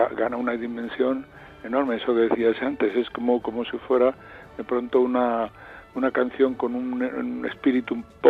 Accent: Granada, Andalusia, Spain; es uno de los hitos culturales de mi tierra, de Granada

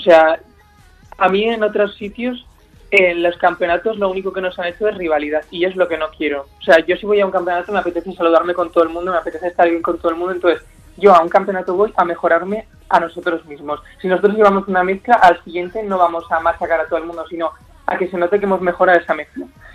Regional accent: Spain; si somos de España, pues esa esencia latina española que se note que somos de aquí

